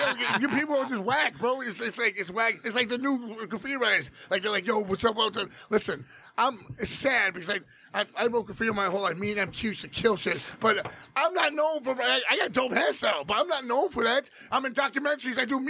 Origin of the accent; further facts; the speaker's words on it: Queens, New York, United States; People get mad at me, but this is how I grew up. I'm from Jackson Heights, Queens. I'm mixed. My mother's basically Puerto Rican black. My father's Jewish, right?